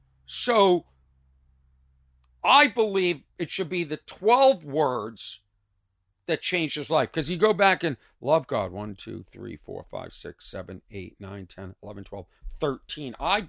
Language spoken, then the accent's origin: English; Boston, Massachusetts, United States; accent: Boston; Sorry, my Boston accent's coming through.